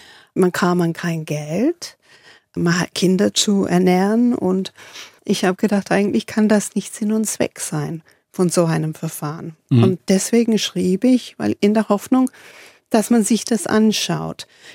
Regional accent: England, United Kingdom; Ich als Engländerin, ich verstehe das überhaupt nicht

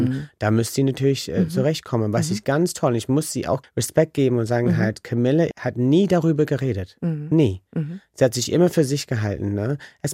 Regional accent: England, United Kingdom; German is a second language; dass Diana gestorben ist, war für uns alle als Engländer ganz, ganz schlimm.

